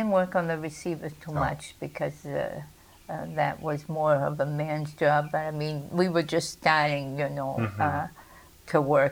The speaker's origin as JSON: {"language": "English", "region": "New Hampshire", "country": "United States", "said": "I'm from New Hampshire, and we moved. My sister and I went there to Massachusetts to get work"}